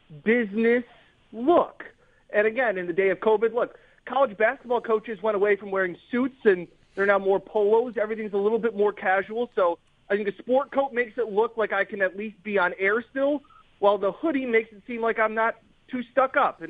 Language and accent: English; Rochester, New York, United States; Yeah, Sal, like I grew up in Rochester, and I grew up a hockey fan playing hockey.